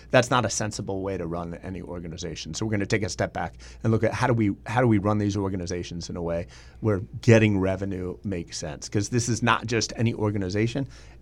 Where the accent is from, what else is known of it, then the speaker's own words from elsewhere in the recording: Delaware, United States; I just want to assure Delawareans that I grew up in Delaware.